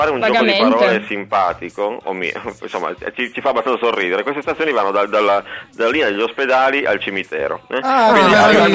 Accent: Turin, Piedmont, Italy; Siamo tutti di Torino, abitiamo a Torino

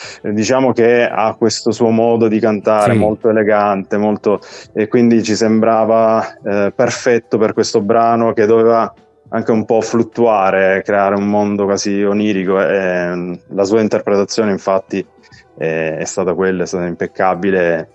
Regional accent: Apulia, Italy; now in Turin, Italy; Mi sono partito dalla Puglia, come dicevi tu, e lì avevo una band

